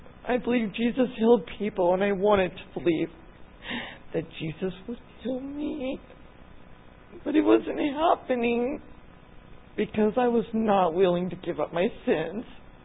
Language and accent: English; California, United States; Good morning. I grew up in Port Wayne, California, with my mother, my father, and my three sisters.